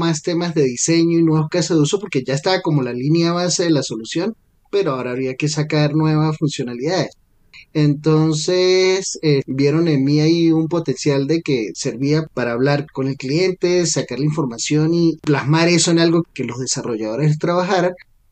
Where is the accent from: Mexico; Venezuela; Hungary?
Venezuela; San Cristóbal, Táchira; pues, salí de San Cristóbal, estaba en Caracas y estaba solo